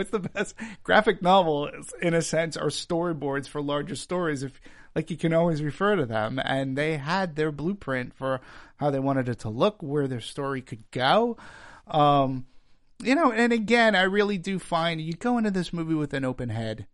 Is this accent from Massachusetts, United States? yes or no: yes; Peabody, Massachusetts, United States; growing up where, you know, I grew up in Peabody, Massachusetts, there was an Arco gas station.